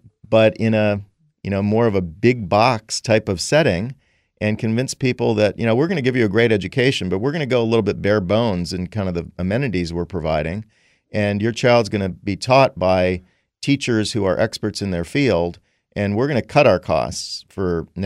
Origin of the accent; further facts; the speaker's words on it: Michigan, United States; I'll single out one in my home state of Michigan